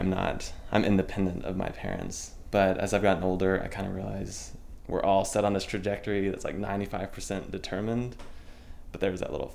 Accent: Amarillo, Texas, United States; also born or lived in Austin; So I grew up in Amarillo, Texas, and that's where my dad and granddad both had their shops. So moved to Austin like pretty quickly after high school to go to school.

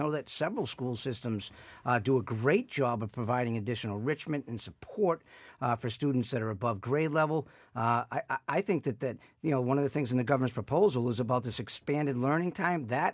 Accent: Newton, Massachusetts, United States; I grew up in Newton Upper Falls, which is a working class community in the city of Newton

